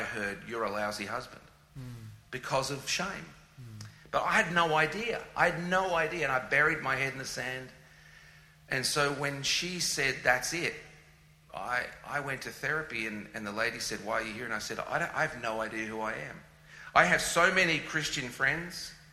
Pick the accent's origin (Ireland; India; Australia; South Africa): Australia; Before I'm male, before I'm Australian